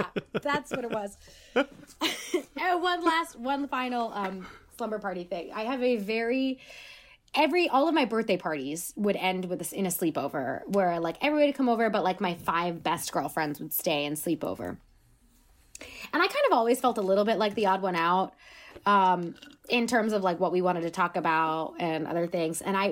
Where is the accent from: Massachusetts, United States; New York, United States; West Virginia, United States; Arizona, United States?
New York, United States; Queens; also born or lived in Suffern; I'm from Queens, but like moved to Rockland County.